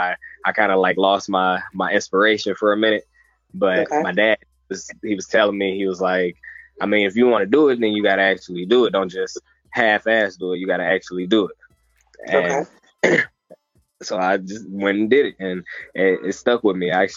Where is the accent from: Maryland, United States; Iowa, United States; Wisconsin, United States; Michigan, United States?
Michigan, United States; Detroit; Well, like I said, I'm from Detroit. I grew up on the east side.